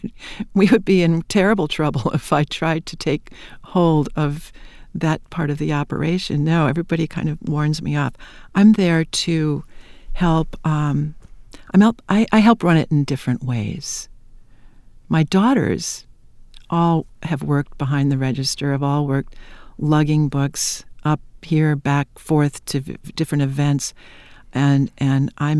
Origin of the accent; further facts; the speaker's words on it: North Dakota, United States; also born or lived in Minnesota; I was born in Minnesota, but I grew up in North Dakota. That's where I continually go back to my parents who live there in Wahpeton